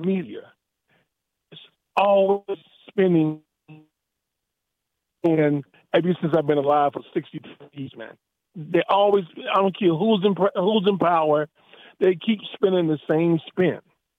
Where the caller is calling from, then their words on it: Fort Washington, Maryland, United States; Hey, Galvin. … from Fort Washington, Maryland.